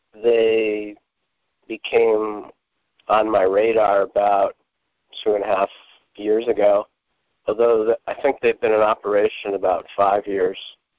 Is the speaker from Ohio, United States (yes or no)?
no; New York City, New York, United States; Well, as a kid, I grew up in New York City, so one of the things I used to do on the way to school was climb these no parking signs.